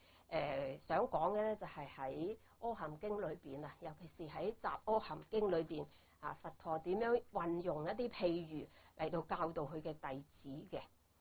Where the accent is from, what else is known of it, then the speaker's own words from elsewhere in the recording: China; 我哋中國人比較熟悉咧